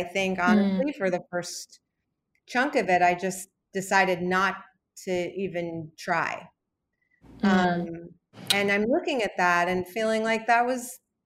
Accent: New York, United States; I wouldn't know the first thing about, you know, I grew up in New York, right?

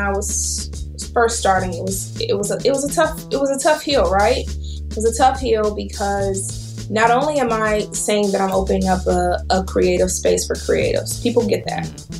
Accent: Pontiac, Michigan, United States; Yeah. So I'm from Pontiac, Michigan. Okay. Right. My granny's house is right behind the Silver Dome.

